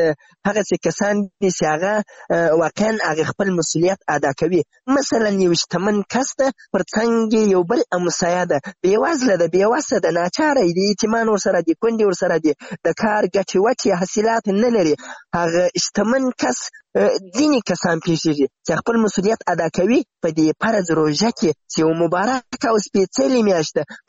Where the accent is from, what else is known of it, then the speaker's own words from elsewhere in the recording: Zabul, Afghanistan; now in Ghazni, Afghanistan; زه له زابل نه راغلی یم دلته غزني کې په یو کار مصروف یم